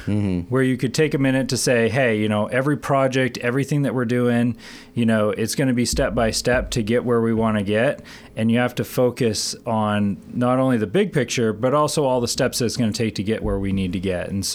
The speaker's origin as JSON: {"language": "English", "town": "Lincoln", "region": "Maine", "country": "United States", "said": "So I'm originally from Lincoln, Maine, and prior to coming down here, I was working up at Katahdin Valley Health Center"}